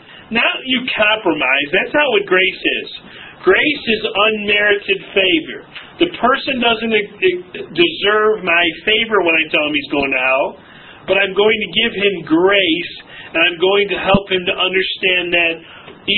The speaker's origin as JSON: {"language": "English", "region": "New York", "country": "United States", "said": "No. Well, you weren't? Well, where were you? I was up north by the lake."}